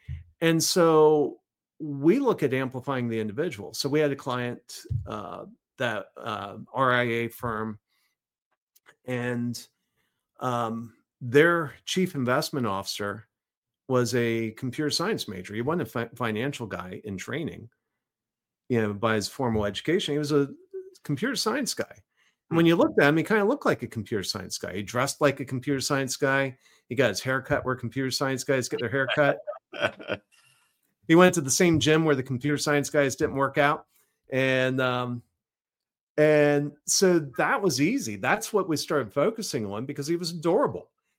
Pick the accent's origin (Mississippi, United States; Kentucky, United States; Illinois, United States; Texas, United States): Texas, United States; Dallas; But I grew up in Dallas.